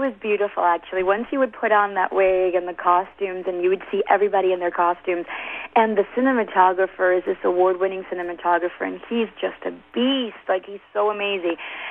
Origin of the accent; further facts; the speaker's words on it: Queens, New York, United States; I'm from Queens.